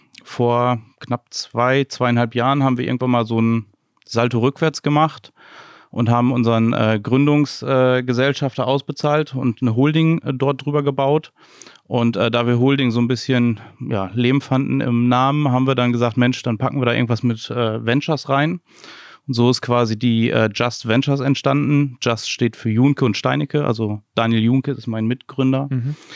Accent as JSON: {"language": "German", "town": "Emden", "region": "Lower Saxony", "country": "Germany", "said": "Ich bin Ostfriese. Ja. Komme aus Emden."}